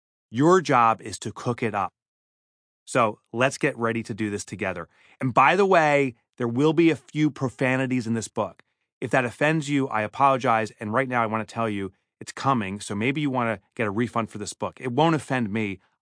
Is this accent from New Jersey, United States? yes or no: yes; New Jersey, United States; I'm from New Jersey.